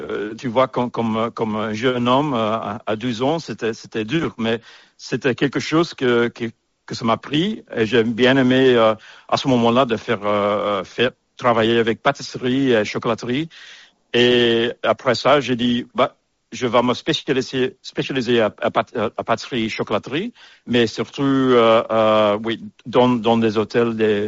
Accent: Antwerp, Flanders, Belgium; moved away as an adult; je viens de Belgique, né à Anvers.

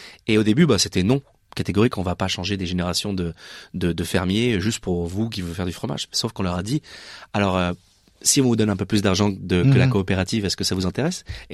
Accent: Chambéry, Auvergne-Rhône-Alpes, France; Je viens de Savoie, à Chambéry

